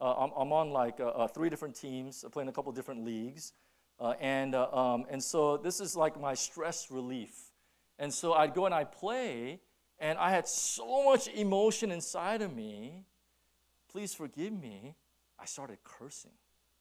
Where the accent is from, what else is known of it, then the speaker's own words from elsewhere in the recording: California, United States; I'm from California. And so I think you can forgive me, right? We do things a little differently there.